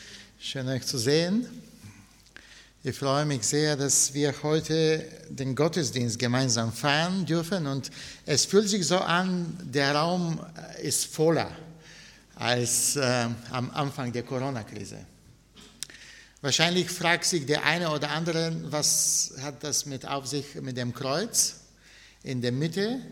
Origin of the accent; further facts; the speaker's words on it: Bulgaria; German is a second language; was mich geprägt hat als Kind in meiner Heimat in Bulgarien. Ich komme auch aus Bulgarien.